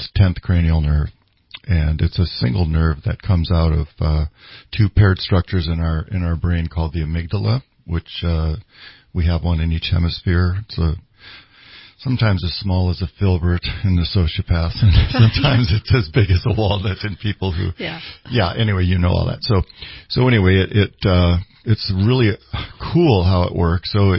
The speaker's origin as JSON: {"language": "English", "region": "Minnesota", "country": "United States", "tie": "born or raised there", "said": "because I grew up in Minnesota, it's like if you're going to go sledding"}